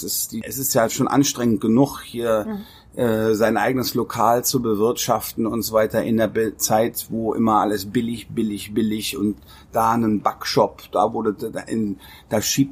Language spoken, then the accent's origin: German; Rhineland, Germany; ich bin ja ein Rheinländer